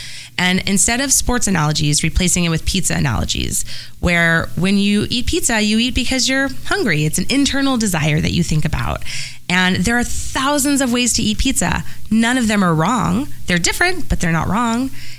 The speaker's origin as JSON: {"language": "English", "town": "San Francisco", "region": "California", "country": "United States", "tie": "born or raised there", "said": "And I grew up in San Francisco. I grew up with a lot of folks I knew who were HIV positive."}